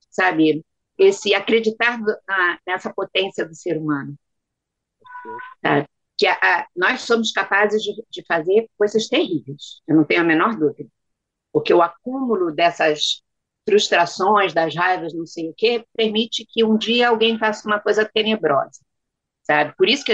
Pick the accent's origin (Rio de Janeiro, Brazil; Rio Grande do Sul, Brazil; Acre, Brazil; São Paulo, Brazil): Rio de Janeiro, Brazil; born there; porque meu pai era maranhense, minha mãe era gaúcha, e eu nasci aqui no Rio e eles moravam aqui no Rio. Meu pai tinha saído do Maranhão muito tempo, muitos anos antes